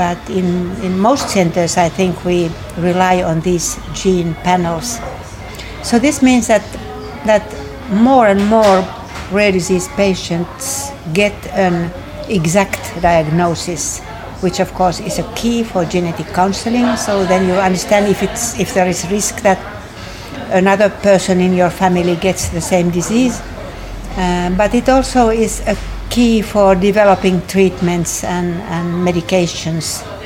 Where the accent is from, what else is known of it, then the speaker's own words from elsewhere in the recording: Helsinki, Uusimaa, Finland; English is a second language; I come from Helsinki, Finland, where I have been working all my life as a clinical geneticist.